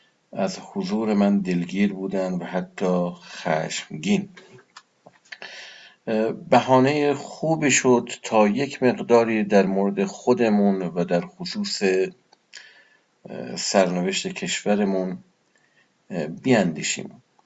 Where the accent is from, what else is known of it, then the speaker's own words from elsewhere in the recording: Iran; من به عنوان یک ایرانی، به عنوان کسی که در این آب و خاک زندگی میکنه